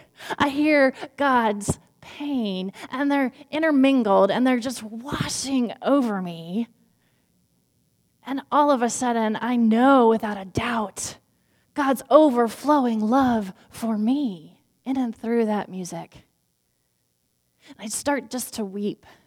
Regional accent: Lexington, Kentucky, United States; I was driving the 7 or 8 hours back from my hometown after the Christmas holidays from Lexington, Kentucky to Winston-Salem, North Carolina.

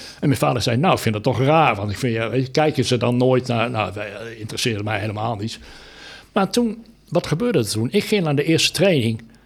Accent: Netherlands; Met Nederland zijn wij Nederlanders zijn altijd overtuigd dat wij het heel goed gaan doen.

